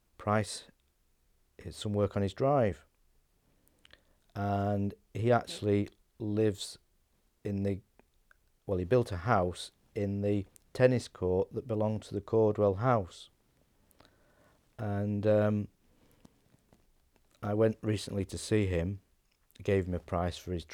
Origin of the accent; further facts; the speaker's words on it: Knutsford, North West England, United Kingdom; born there; Because obviously I was born in Knutsford, not far from the bottom street.